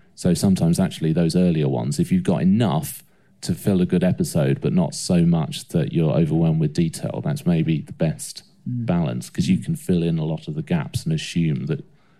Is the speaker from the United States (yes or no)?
no; East of England, United Kingdom; we're from Essex.